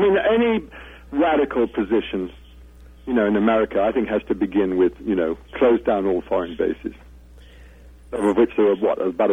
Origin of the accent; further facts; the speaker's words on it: Ireland; when I grew up in Ireland.